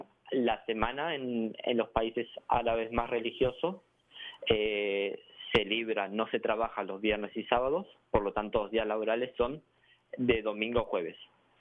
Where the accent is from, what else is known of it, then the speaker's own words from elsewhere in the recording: Mar del Plata, Buenos Aires Province, Argentina; moved away as an adult; also born or lived in Spain / Italy; Yo nací en Argentina, nací en Mar del Plata, ahí es donde está mi familia y donde siempre estará mi hogar. Y luego con 18 años me fui a estudiar a España. Estuve también estudiando un año en Italia, entonces, bueno, tengo un poco de mezcla de todos lados y por eso tengo un acento así un poco raro también.